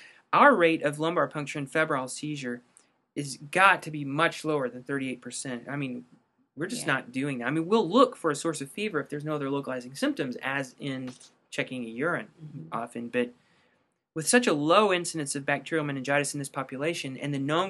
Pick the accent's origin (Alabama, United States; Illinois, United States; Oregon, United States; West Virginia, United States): Illinois, United States; I mean, I'm from Illinois. I can't do a Boston accent.